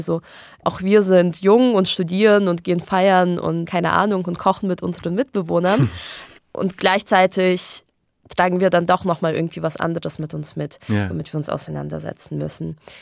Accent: Germany; also born or lived in Israel; eigentlich fühle ich mich in Deutschland viel wohler, weil das ist, wo ich sozialisiert bin, das ist, wo ich aufgewachsen bin, ich spreche, denke Deutsch.

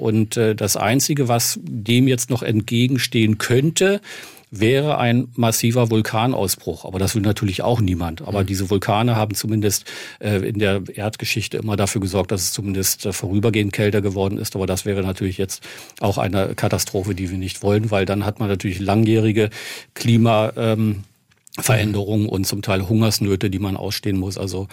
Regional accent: Brandenburg, Germany; die Vegetation ist jetzt so weit, wie es vor 40 Jahren, als ich noch jung war, im April war bei uns in Brandenburg.

